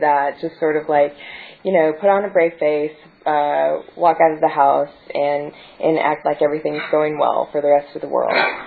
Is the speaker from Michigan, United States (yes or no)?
no; Bakersfield, California, United States; I grew up in Bakersfield, California, and I graduated from high school, and I went away to college